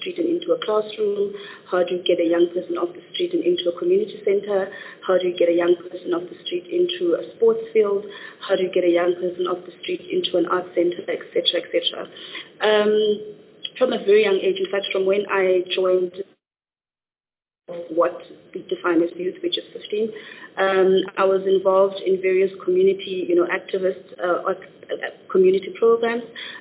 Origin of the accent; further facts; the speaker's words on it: Upington, Northern Cape, South Africa; I am from the Northern Cape, a very small town, a very beautiful town called Upington.